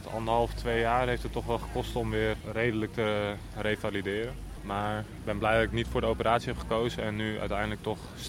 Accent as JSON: {"language": "Dutch", "town": "Leeuwarden", "region": "Friesland", "country": "Netherlands", "tie": "born or raised there", "also_born_or_lived": "Groningen", "said": "Ik kom uit Groningen, maar ben wel opgegroeid in Leeuwarden."}